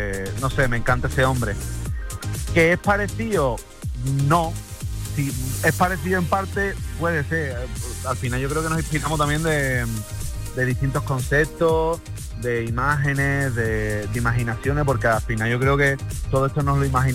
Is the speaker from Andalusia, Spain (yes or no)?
yes; Cádiz, Andalusia, Spain; Yo soy de Cádiz capital.